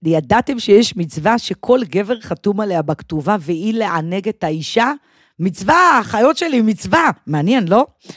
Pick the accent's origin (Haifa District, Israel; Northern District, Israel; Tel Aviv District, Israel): Tel Aviv District, Israel; Tel Aviv; נולדתי בתל אביב, וגם גדלתי ועד היום אני בתל אביב, למשפחה חילונית לחלוטין